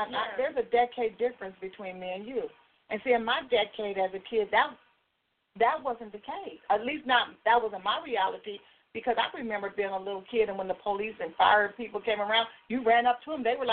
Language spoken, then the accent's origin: English; Los Angeles, California, United States; And I grew up in a time, and I grew up in South Central as a young girl. And so I grew up with the Watts riot